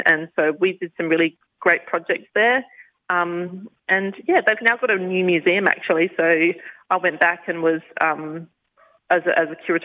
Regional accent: South Australia, Australia; I grew up in South Australia, north of Adelaide

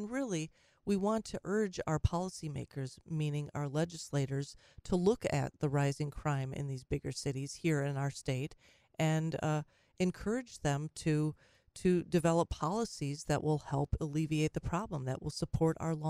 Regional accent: Minnesota, United States; accent: Minnesota; No, it's in Fargo, that's my Minnesota accent.

